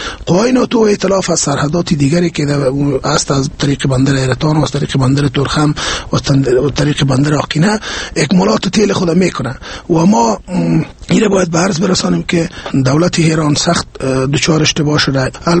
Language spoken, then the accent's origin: Persian; Afghanistan; ما افغان هستیم، ما مسلمان هستیم.